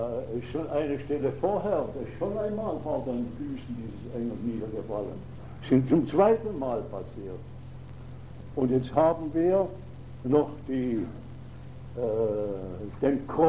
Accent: Schaffhausen, Switzerland; ich als Schaffhauser habe immer nicht wie die Deutschen Rache gesagt, sondern Rache.

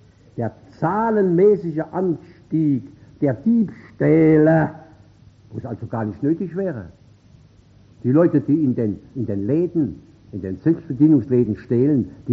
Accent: Germany; denn wir sind Deutsche

